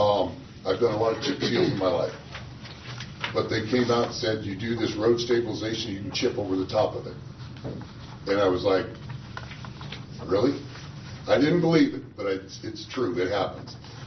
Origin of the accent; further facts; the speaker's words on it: Colorado, United States; from, I'm from Colorado, so.